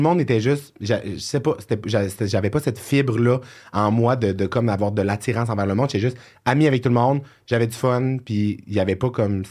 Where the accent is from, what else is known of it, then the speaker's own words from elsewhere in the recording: Quebec, Canada; moi, je viens du Saguenay